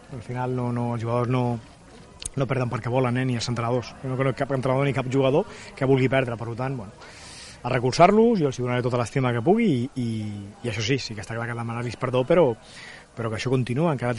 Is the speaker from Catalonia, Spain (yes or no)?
yes; Terrassa, Catalonia, Spain; com tots els que som de Terrassa o els jugadors, bueno, pues, decebuts